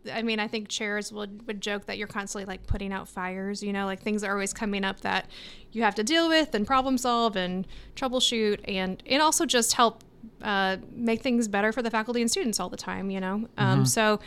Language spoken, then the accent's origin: English; Iowa, United States; And I'm from Iowa.